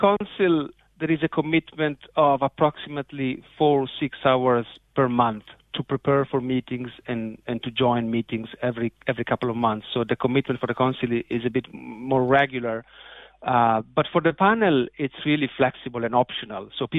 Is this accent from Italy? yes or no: yes; Italy; English is a second language; moved away as an adult; now in Galway, Ireland; So first of all … I am originally from Italy, and I've lived for the last 11 years in Galway